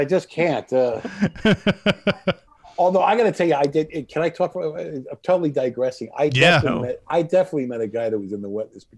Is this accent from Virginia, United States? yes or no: no; Kansas, United States; Yeah. Yeah. I'm from Kansas. Yeah. Give me a break.